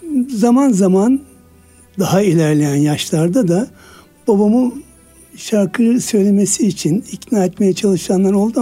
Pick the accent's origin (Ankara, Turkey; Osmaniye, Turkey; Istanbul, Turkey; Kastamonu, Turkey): Osmaniye, Turkey; ben 54-52 doğumluyum. 54 yılından Osmaniye'ye geliyoruz biz. Çocukluğum hep orada geçti.